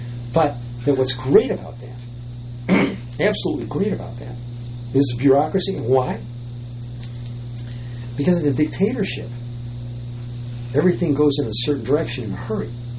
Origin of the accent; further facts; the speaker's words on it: United States; Because I'm an American.